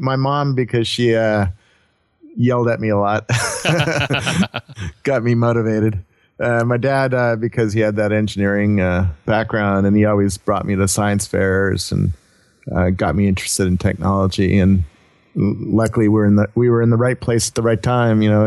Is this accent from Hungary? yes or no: no; Cupertino, California, United States; In Cupertino, right about a mile from Apple Computer in Silicon Valley.